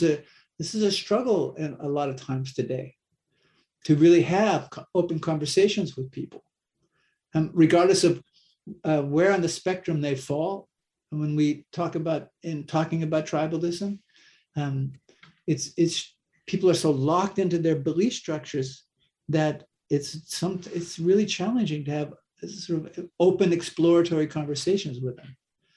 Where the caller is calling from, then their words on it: Mary Esther, Florida, United States; Right now I'm calling in from the Magnolia Zen Center in Mary Esther, Florida.